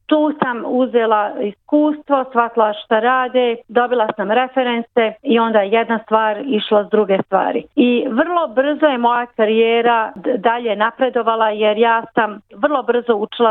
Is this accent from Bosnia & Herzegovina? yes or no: yes; Banja Luka, Republika Srpska, Bosnia & Herzegovina; moved away as an adult; now in Australia; Bila sam te sreće da kod nas u Banja Luci, kad sam išla kroz i osnovnu i primary school i poslije, engleski je bio uvijek meni dobar